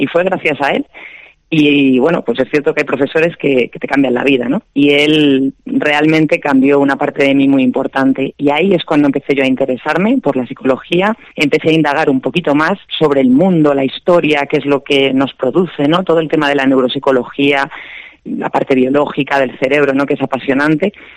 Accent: Community of Madrid, Spain; now in Marugán, Spain; vivo en Marugán, realmente soy madrileña, lo que pasa es que llevo muchísimos años de aquí en Segovia y, bueno, como he dicho en otras ocasiones, me siento muy segoviana.

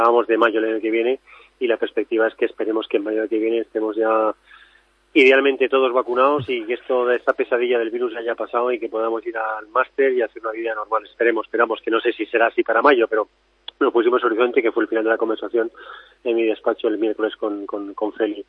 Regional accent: Community of Madrid, Spain; y como madrileño, les agradezco mucho el intento de haber intentado hacer el campeonato

